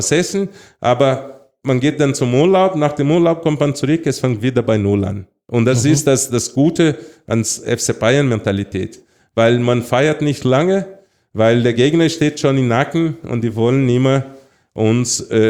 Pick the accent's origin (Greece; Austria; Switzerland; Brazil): Brazil; also born or lived in Munich, Germany; Also klar, Brasilien, ich bin aufgewachsen in Brasilien geboren, aber die Zeit, dass ich hier in Deutschland gelebt habe und sogar in München, das 6 Jahre war, es war sehr schön.